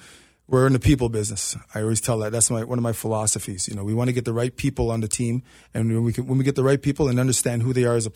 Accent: Toronto, Ontario, Canada; I'm from Toronto, so hockey is our sport. It's Canada.

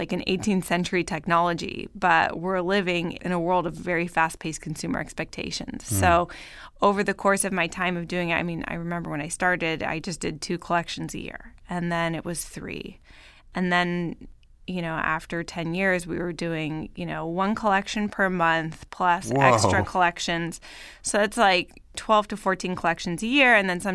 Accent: California, United States; moved away as an adult; now in Paris, France; it was a pretty far-out dream to have growing up in the Bay Area.

